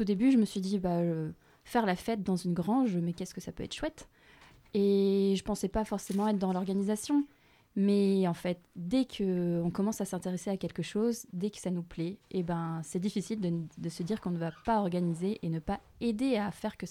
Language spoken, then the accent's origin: French; Tours, Centre-Val de Loire, France; Je suis une tourangelle.